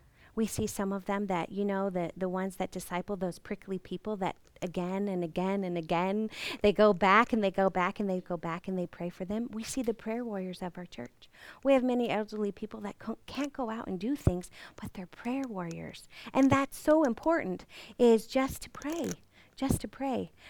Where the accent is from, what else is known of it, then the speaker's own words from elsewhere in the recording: United States; Just because I'm from America, I have something to say?